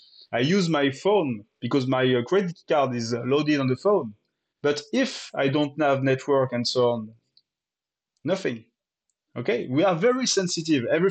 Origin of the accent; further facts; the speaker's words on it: France; accent: French; English is a second language; And also, sorry for my French accent during 1 hour.